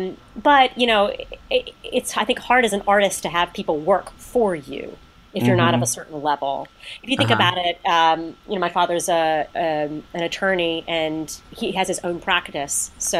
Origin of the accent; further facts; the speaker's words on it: North Carolina, United States; I mean, we're, like, ninth generation in my hometown.